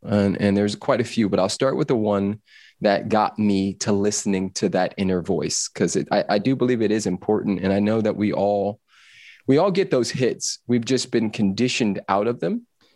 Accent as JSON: {"language": "English", "town": "Los Angeles", "region": "California", "country": "United States", "tie": "born or raised there", "said": "But also growing up in Los Angeles as a Afro-amazing male, there were certain expectations"}